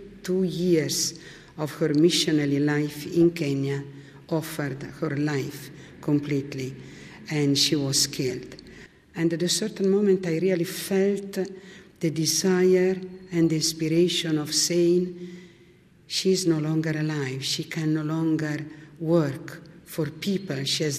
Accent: Milan, Lombardy, Italy; English is a second language; I am a Consolata missionary sister. Originally, I'm from Milan. I was only 14 in 1953

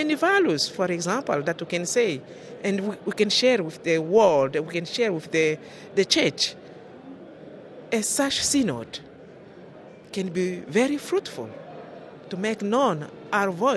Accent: DR Congo; also born or lived in Zimbabwe; now in Rome, Italy; Sisters of Notre Dame de Namur. I'm from Congo, Republic Democratic of Congo. Our congregation is international. I've been working in Zimbabwe for 7 years, and now I'm here in Rome, working in our general leadership team.

